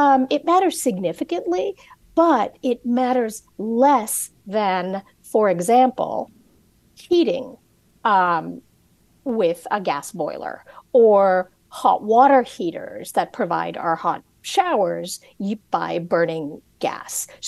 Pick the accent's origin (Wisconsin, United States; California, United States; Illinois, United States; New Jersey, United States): California, United States; I grew up all over the place. I grew up a lot in California, in Southern California.